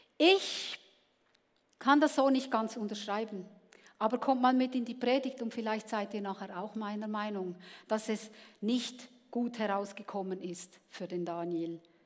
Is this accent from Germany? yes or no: no; Switzerland; ich bin auch Schweizerin, aber ich bin hier nicht im Exil.